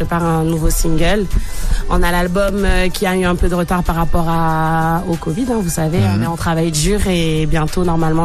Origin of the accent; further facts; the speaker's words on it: French Guiana; Et nous, en plus, avec la Guyane, on est proche du Brésil.